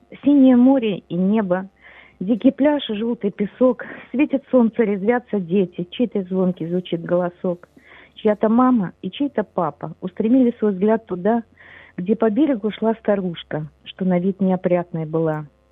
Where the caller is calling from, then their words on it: Kharkiv, Kharkiv Oblast, Ukraine; З Харкова.